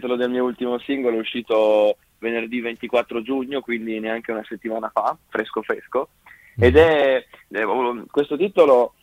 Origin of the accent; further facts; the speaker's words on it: Pesaro, Marche, Italy; Sì, sono di Pesaro, esatto.